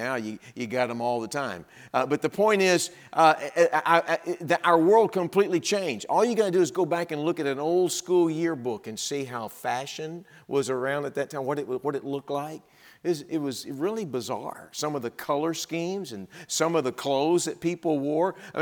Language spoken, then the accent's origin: English; Texas, United States; I was sent a picture of the youth group I grew up in Texas.